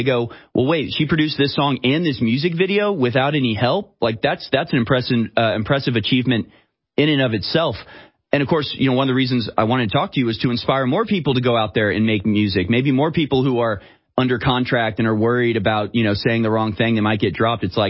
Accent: United States; it's amazing that you're an Australian, I'm an American.

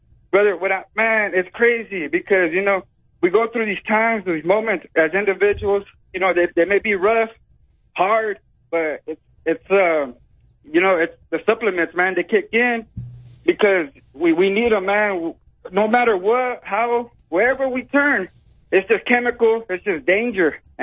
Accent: California, United States; born there; You know, I was born in California.

